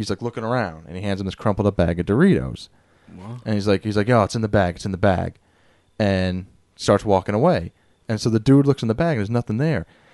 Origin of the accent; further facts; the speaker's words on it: New Windsor, New York, United States; I'm from New Windsor. I'm from right near Newburgh. But we're the buffer.